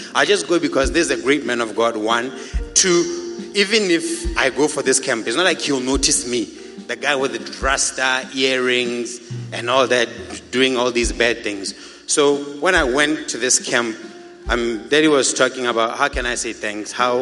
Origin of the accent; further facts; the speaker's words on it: Botswana; This is Botswana. I'm from Botswana.